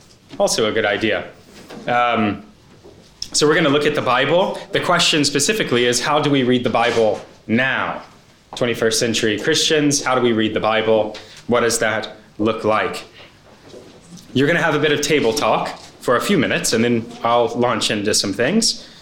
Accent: Princeton, New Jersey, United States; That's how I grew up in Princeton, and that's who I was at 21 years old.

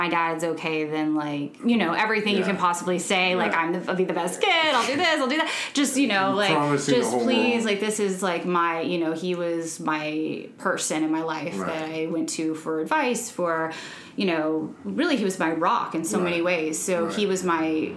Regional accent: Jonesboro, Arkansas, United States; I grew up in Jonesboro, Arkansas.

